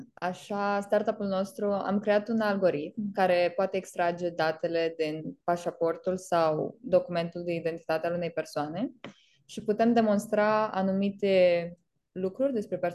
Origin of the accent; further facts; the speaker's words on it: Iași, Iași County, Romania; moved away as an adult; now in London, United Kingdom; Eu am plecat de la Iași, am studiat management la Iași și am plecat cu două Erasmusuri în Spania și Franța.